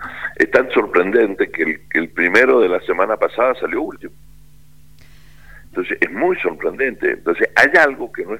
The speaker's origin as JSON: {"language": "Spanish", "country": "Argentina", "said": "porque somos todos argentinos"}